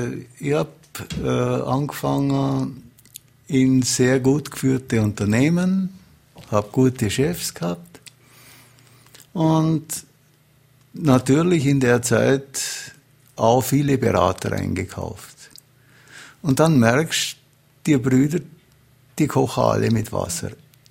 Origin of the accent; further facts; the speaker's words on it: Augsburg, Bavaria, Germany; born there; Ich bin in Augsburg geboren und das war die nächste Uni.